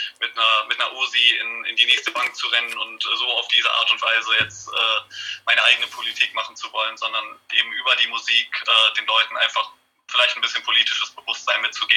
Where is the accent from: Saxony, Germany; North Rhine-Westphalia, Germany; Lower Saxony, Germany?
North Rhine-Westphalia, Germany; now in Düsseldorf, Germany; Ich komme ursprünglich aus dem Ennepe-Ruhr-Kreis, bin jetzt mittlerweile aber nach Düsseldorf gezogen und fühle mich mittlerweile auch wirklich hier heimisch. Also, würde es als Wahlheimat beschreiben.